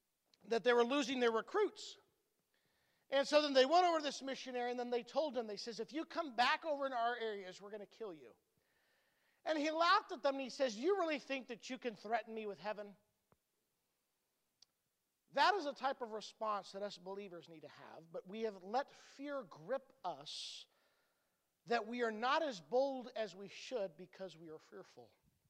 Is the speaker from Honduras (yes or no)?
yes; Honduras; now in United States; I remember when I was growing up in Honduras